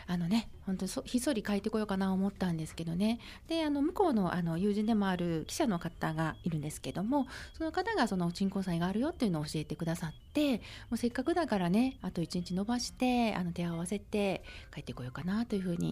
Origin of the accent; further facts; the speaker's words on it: Ichinomiya, Aichi, Japan; 4月が実は出身が愛知県なんですけれども、地元に帰りまして愛知県の一宮市というところが私のふるさとなんですけどね